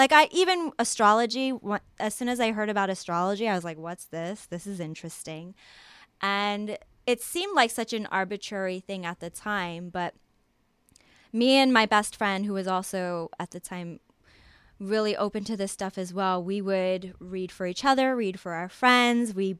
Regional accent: New York, United States; Because New York is my hometown. So when I come here, I stay with my fam.

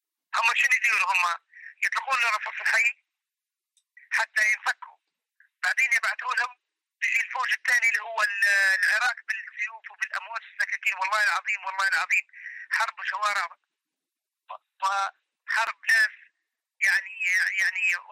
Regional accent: Libya; وانا مواطن ليبي حر

